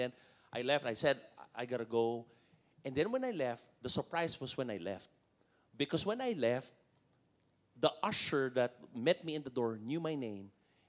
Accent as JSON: {"language": "English", "country": "Malaysia", "said": "Hi, my name is, I'm from Malaysia."}